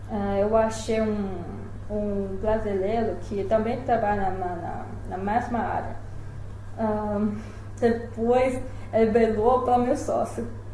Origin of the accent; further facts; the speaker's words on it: Beijing, China; Portuguese is a second language; eu sou de Pequim. a minha família tá me chamando para voltar. Aí, depois que eu voltei para Pequim